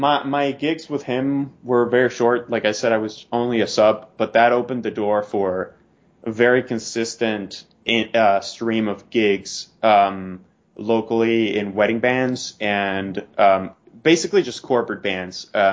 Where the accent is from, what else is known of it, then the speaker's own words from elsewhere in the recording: Venezuela; I grew up in Venezuela, so I had sort of connections with the Latin scene and the Latin alternative scene.